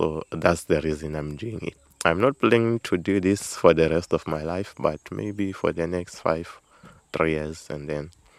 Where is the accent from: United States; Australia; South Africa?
South Africa; Hlobokane; I'm from Hlobokane. It's just around here.